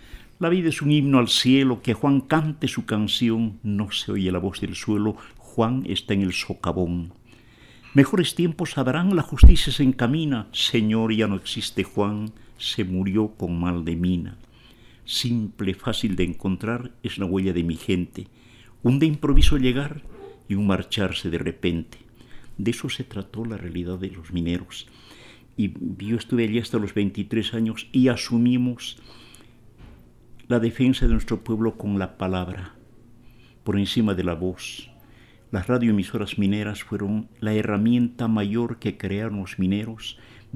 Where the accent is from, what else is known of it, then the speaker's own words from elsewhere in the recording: Potosí, Bolivia; Vengo de Potosí, siglo XX, Catavi y Llagua eran la región más productora de estaño en el siglo XX.